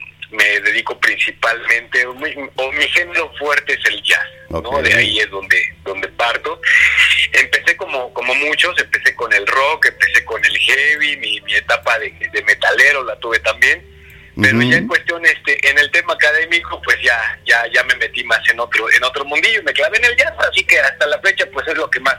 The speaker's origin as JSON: {"language": "Spanish", "region": "Mexico City", "country": "Mexico", "tie": "born or raised there", "said": "Y pues me regresé a Ciudad de México, ¿no? Que es de donde soy oriundo."}